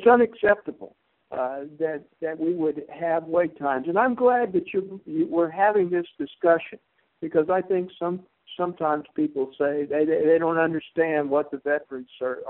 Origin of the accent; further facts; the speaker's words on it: Atlanta, Georgia, United States; I am from the Atlanta area